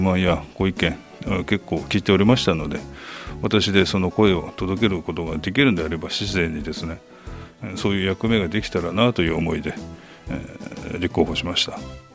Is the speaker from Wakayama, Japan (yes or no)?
no; Hiraka, Akita, Japan; 出身は平川町浅前です。